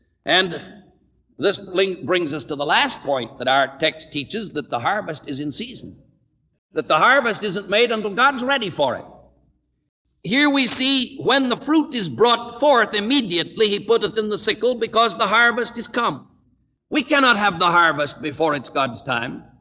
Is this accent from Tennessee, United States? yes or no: no; California, United States; I was born in California and I lived in vineyards.